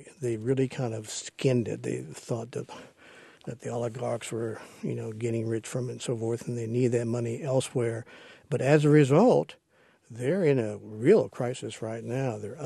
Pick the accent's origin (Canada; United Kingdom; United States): United States; Oklahoma; and I'm from Oklahoma, and my father was in the oil business, and I know just a tad about it.